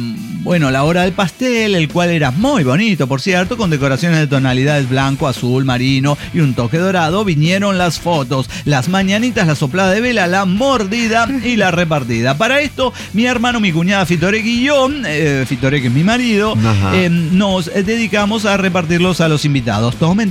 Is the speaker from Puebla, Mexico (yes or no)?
no; Zacatecas, Mexico; now in Guadalajara, Mexico; recuerden que soy de Zacatecas, pero estoy viviendo en Guadalajara